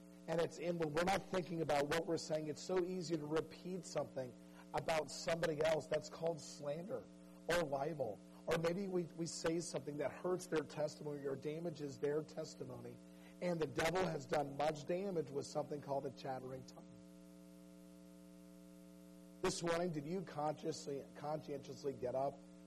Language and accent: English; Georgia, United States; Listen, I grew up in Georgia. We always tease people from Alabama.